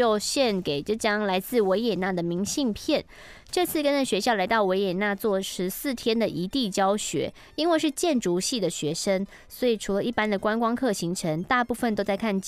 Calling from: Taichung, Taiwan; 我是来自台中的

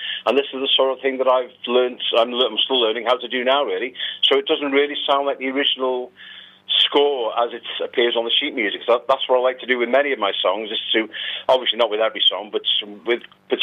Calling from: Connah's Quay, Wales, United Kingdom; I'm at home in Connors Quay, which is Deeside in North Wales.

